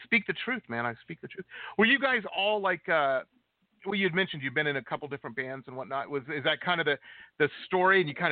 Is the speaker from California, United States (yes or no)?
no; Detroit, Michigan, United States; I grew up in Detroit, and there was always D.C. when I was younger